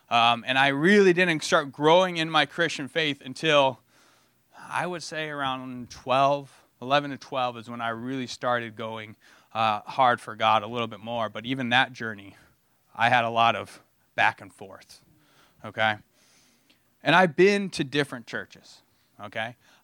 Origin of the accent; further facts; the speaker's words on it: Holland, Michigan, United States; So I haven't sat in the same church for many years since my hometown in Holland, Michigan.